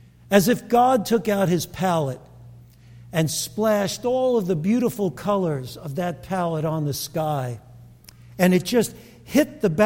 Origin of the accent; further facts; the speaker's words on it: Brooklyn, New York, United States; I grew up in Williamsburg, Brooklyn, and many of my neighbors had those tattoos from the concentration camps.